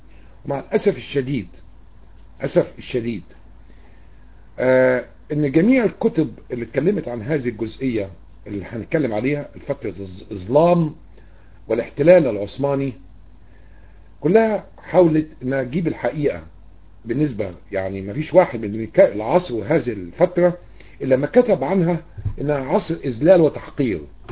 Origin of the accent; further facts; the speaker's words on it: Egypt; وابتدت من 1517 بالنسبة لنا إحنا كمصريين بتتقسم إلى أجزاء